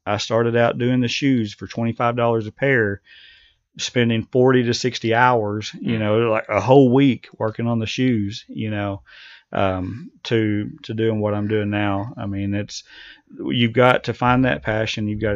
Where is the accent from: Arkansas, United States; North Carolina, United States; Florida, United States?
Arkansas, United States; Ball Knob; I grew up in Ball Knob